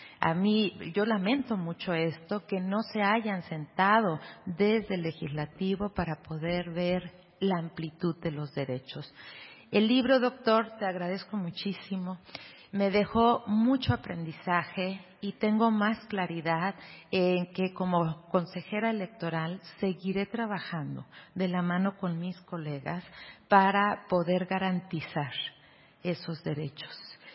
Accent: Mexico

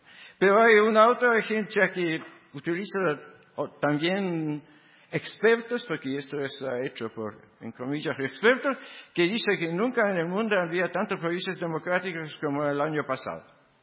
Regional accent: Venezuela; born there; Venezuela, mi país natal

